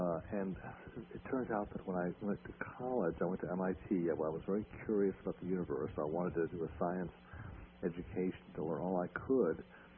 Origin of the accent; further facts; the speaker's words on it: Virginia, United States; It really started out for me as a young boy growing up in Virginia, and just you're very close to nature.